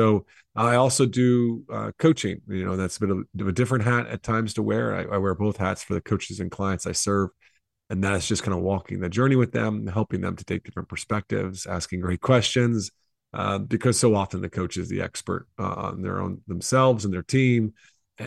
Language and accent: English; United States; moved away as an adult; Yeah, I grew up playing basketball in the States